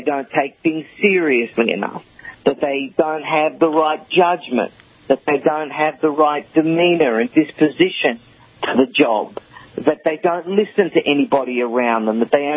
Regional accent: Australia; moved away as an adult; now in United States; I'm Australian originally, a legal immigrant to the United States of America. I came to the greatest country in the world and now call myself an American, but well spotted. I am an Australian, and unfortunately the assimilation has not yet extended to the accent.

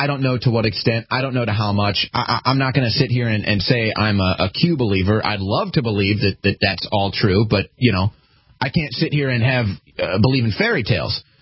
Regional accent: St. Louis, Missouri, United States; I spent a lot of time in Illinois growing up in St. Louis, Missouri

